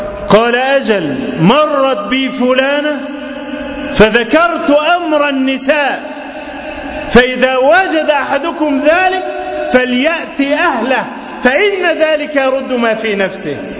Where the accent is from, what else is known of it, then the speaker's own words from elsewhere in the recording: Egypt; بلدنا مصر